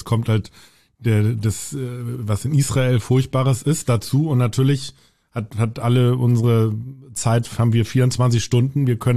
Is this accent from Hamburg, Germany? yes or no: yes; Hamburg, Germany; Also ich bin selber in der evangelischen Kirche da bei uns in Hamburg-Volksdorf und da sehr verwurzelt, wirklich von der Kinderbibelwoche